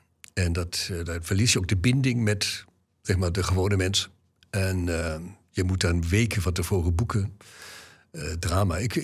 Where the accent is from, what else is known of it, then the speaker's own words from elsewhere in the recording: Bremen, Germany; now in Groningen, Netherlands; Kijk, opgegroeid in Bremen, nu in Groningen, dat is een beetje hetzelfde.